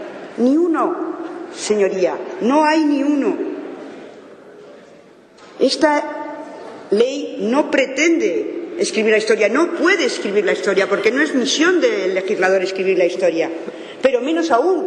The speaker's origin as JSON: {"language": "Spanish", "country": "Spain", "said": "Y como españoles, como demócratas, tenemos una deuda de gratitud"}